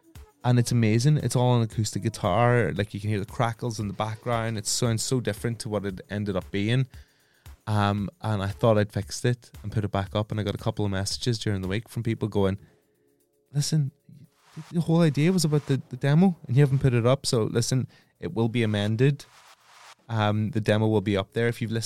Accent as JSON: {"language": "English", "region": "Northern Ireland", "country": "United Kingdom", "said": "specifically me being Northern Irish and them being Northern Irish, it was a bit of a Northern Irish situation."}